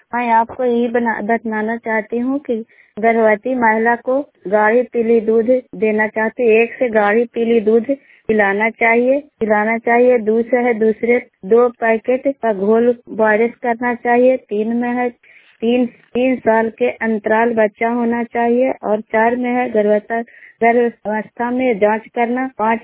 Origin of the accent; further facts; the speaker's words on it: Kachhariya, Bihar, India; मैं बिहार राज्य नालंदा जिला थरथरी प्रखंड कछड़िया पंचायत के रहने वाली हूँ।